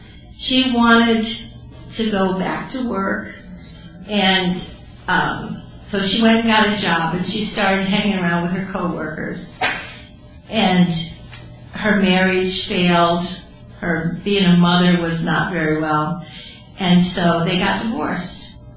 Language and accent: English; Illinois, United States; born there; I was born in Illinois. Not too far from Arkansas, right?